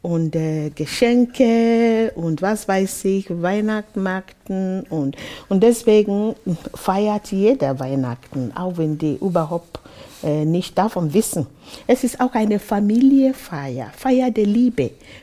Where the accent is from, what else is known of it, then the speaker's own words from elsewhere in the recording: Nigeria; bei der Geburt, zum Beispiel, wo ich herkomme in Nigeria, die Frauen beten ja vorher.